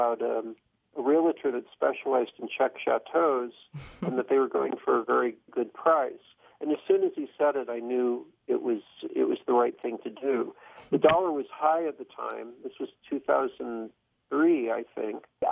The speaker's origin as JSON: {"language": "English", "region": "New York", "country": "United States", "tie": "born there", "lives_now": "Los Angeles, United States", "said": "I was born in New York"}